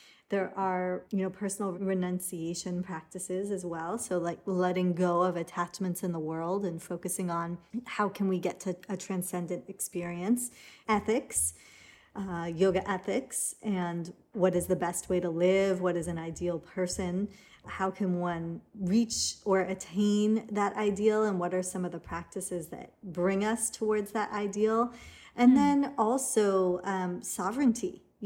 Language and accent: English; England, United Kingdom; born there; I was born in England and came into a world that didn't want me to exist because my mother is British, my father is Indian.